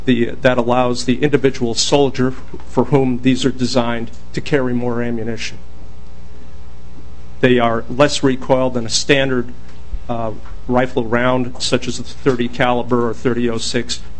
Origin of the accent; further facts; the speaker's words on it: Bemidji, Minnesota, United States; I'm from Bemidji, Minnesota.